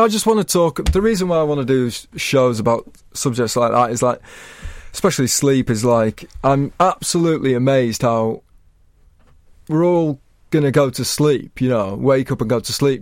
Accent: Yorkshire and the Humber, United Kingdom; I'm from Yorkshire

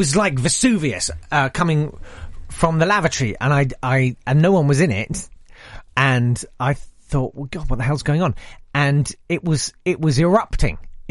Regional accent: United Kingdom; So I wrote a sort of rap I threw down, as only British white middle-aged men can do, with pretty much everyone else in the schedule

